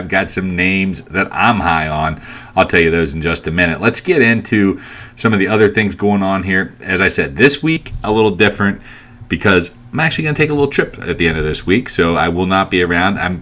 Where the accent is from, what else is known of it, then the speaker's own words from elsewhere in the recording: Cincinnati, Ohio, United States; Thought the Bengals, my hometown Cincinnati team, would actually continue to hand it to the Ravens.